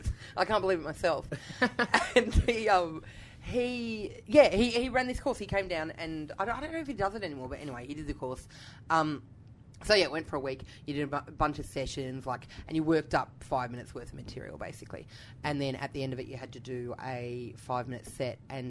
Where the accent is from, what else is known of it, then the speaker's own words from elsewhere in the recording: Canberra, Australian Capital Territory, Australia; I'm from Canberra, so I took it to Canberra because I was like, at a minimum, Mum will come, you know?